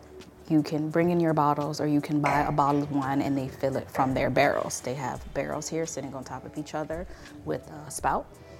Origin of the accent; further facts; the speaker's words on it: Chicago, Illinois, United States; I'm from the Southside of Chicago.